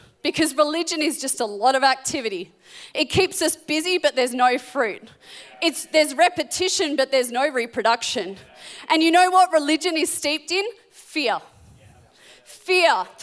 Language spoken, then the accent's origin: English; Australia; accent: Aussie; And hearing my Aussie accent, he naturally started to ask some questions, like what I was doing there.